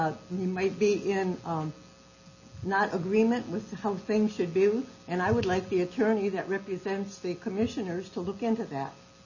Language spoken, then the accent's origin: English; Harbor Springs, Michigan, United States; I'm from Harbor Springs.